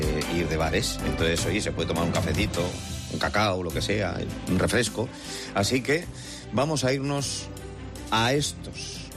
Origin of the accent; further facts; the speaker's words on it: Bilbao, Basque Country, Spain; En Bilbao, en mi tierra.